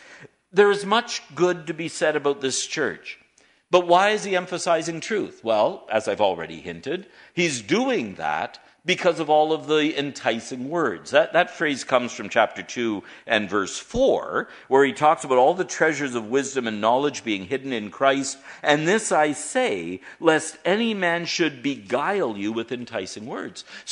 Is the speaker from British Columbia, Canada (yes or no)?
no; Kapuskasing, Ontario, Canada; You might have heard that I grew up in Kapuskasing.